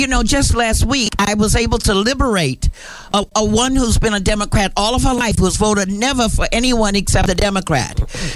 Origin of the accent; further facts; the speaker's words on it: Harlem, New York, United States; from Harlem. I was raised in Harlem.